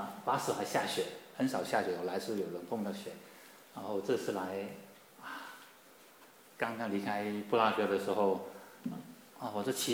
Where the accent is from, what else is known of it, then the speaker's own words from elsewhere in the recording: Singapore; 可是那边新加坡的很不一样，一年四季都是绿的，都是热的。所以来到这里感觉很不一样，真的来我们住在有个四季的地方